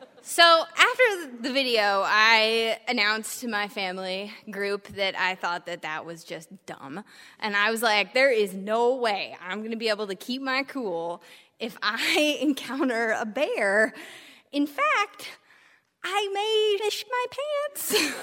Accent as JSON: {"language": "English", "region": "Alaska", "country": "United States", "tie": "born or raised there", "said": "I grew up in Alaska. I'd like to think I'm fairly savvy about the outdoors."}